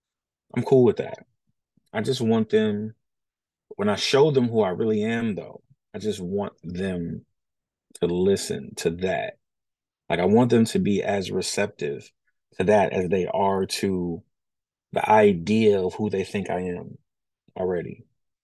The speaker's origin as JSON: {"language": "English", "town": "Detroit", "region": "Michigan", "country": "United States", "tie": "born or raised there", "said": "Well, you know, I would say Detroit is like any other urban environment."}